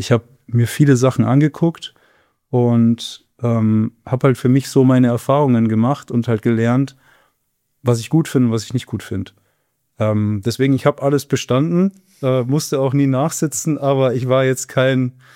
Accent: Bavaria, Germany; ich komme aus dem Süden von München

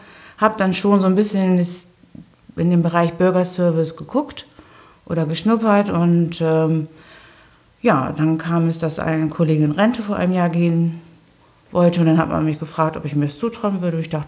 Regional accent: Bad Bederkesa, Lower Saxony, Germany; Ich komme aus Bad Bederkesa, richtig.

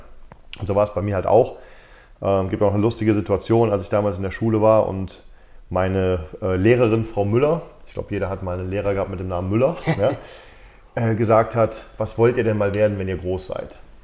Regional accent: Cologne, North Rhine-Westphalia, Germany; ich komme eigentlich aus Köln, ja, behütet aufgewachsen, Mittelklasse, also nicht schlecht. Mein Vater war im Management bei Ford.

